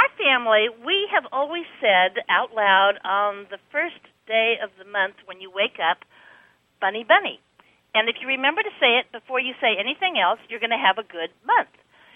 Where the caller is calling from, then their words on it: Waldoboro, Maine, United States; I'm calling from Waldoboro, Maine.